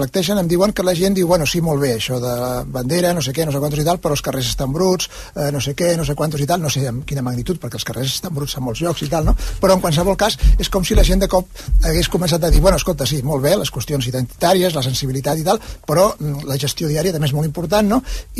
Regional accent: Tarragona, Catalonia, Spain; Jo és que sóc molt de Tarragona, i tinc molta família

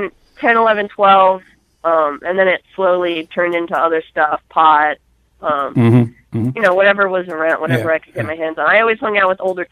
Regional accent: Staten Island, New York, United States; I was born in Staten Island, New York. I grew up there, upper middle class family, Catholic school, had everything I ever needed growing up.

